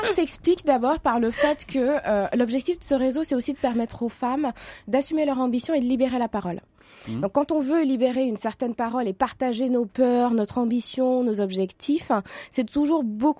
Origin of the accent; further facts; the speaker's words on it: Senegal; now in France; moi, je suis née au Sénégal, où j'ai grandi avant de venir en France.